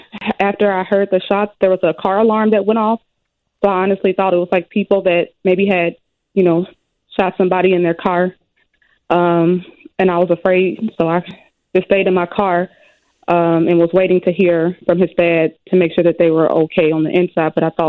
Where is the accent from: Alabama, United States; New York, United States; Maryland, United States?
Alabama, United States; No, John, we're not from Georgia. We're from Alabama. That's where MJ was born. That's where I was raised. We're from Alabama.